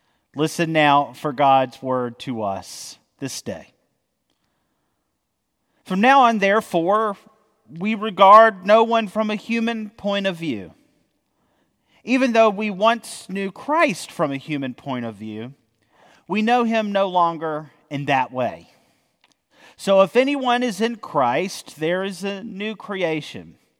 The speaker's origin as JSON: {"language": "English", "region": "North Carolina", "country": "United States", "tie": "born or raised there", "said": "Most of this journey goes through North Carolina, my home state."}